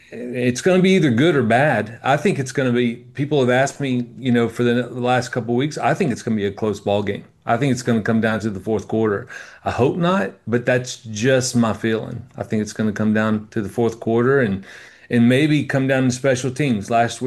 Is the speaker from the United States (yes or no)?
yes; Alabama, United States; growing up on the Eastern Shore, we only had one high school at the time. But we had different middle schools. So Dave and I played against each other. Dave was at Fairhope Middle, and I was at Daphne Middle